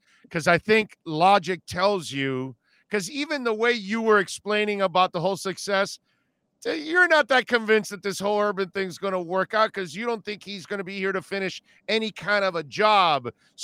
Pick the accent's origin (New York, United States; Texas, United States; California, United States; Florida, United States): Florida, United States; I'm born and raised in South Florida